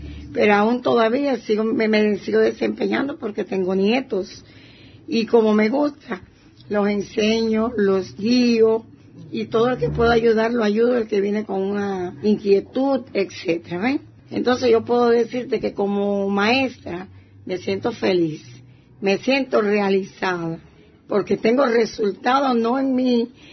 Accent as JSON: {"language": "Spanish", "town": "San Luis", "region": "Santiago de Cuba", "country": "Cuba", "tie": "born or raised there", "said": "nací aquí en Santiago de Cuba, pero soy natural de San Luis."}